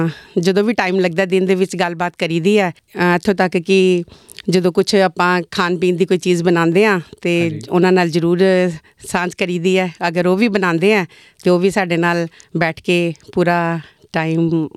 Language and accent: Punjabi; Jandwal, Punjab, India; now in Australia; ਮੇਰਾ ਪਿੰਡ ਜੰਡਵਾਲ ਹੈ, ਮੈਂ ਮਤਲਬ ਇੰਡੀਆ 'ਚ ਪਠਾਨਕੋਟ ਦੇ ਨਾਲ ਹੀ ਕੋਈ 5 ਕੁ ਕਿਲੋਮੀਟਰ ਦੂਰੀ 'ਤੇ ਆ ਪਿੰਡ ਵੱਸਦਾ।